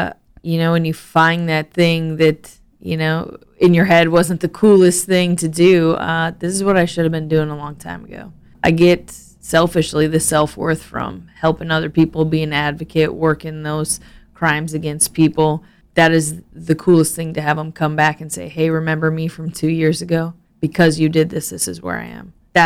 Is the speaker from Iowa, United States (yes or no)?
yes; Sutherland, Iowa, United States; I grew up by Sutherland, Iowa, on a farm ranch in the middle of nowhere.